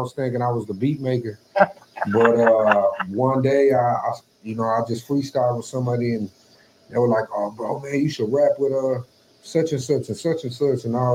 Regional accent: Houston, Texas, United States; I'm originally from Houston, born and raised there. Almost my entire life, came out here to the Valley.

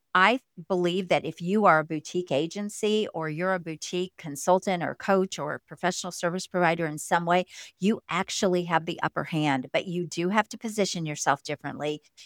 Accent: Missouri, United States; I'm a Missouri girl, so yeah.

